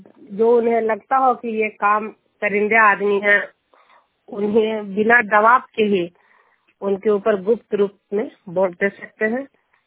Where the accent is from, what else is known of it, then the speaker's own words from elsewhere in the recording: Juniyar, Bihar, India; मैं नालंदा जिला हिलसा प्रखंड जुनियर गांव के निवासी हूँ